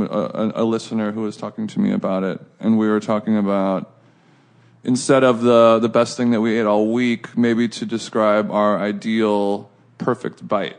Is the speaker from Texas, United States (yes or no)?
no; California, United States; No, I'm from Orange County.